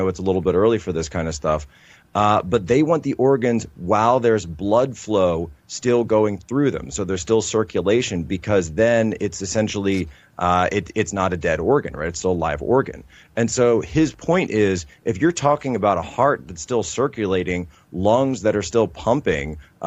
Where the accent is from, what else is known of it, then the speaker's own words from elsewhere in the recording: Philadelphia, Pennsylvania, United States; in the city of my hometown back in Philadelp